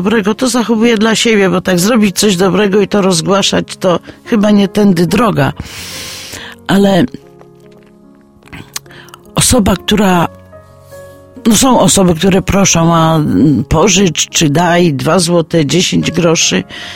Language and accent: Polish; Olesno, Opole Voivodeship, Poland; Weszłam do kościoła w Oleśnie, jestem z Olesna.